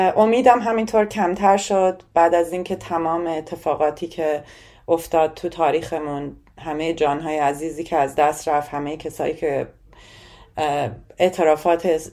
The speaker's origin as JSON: {"language": "Persian", "country": "Iran", "moved": "as an adult", "said": "من وقتی که از ایران اومدم بیرون"}